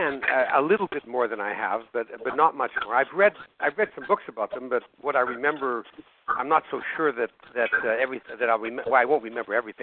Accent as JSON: {"language": "English", "town": "Winnipeg", "region": "Manitoba", "country": "Canada", "said": "No, I'm from Winnipeg. Yeah, Winnipeg, Manitoba, yeah."}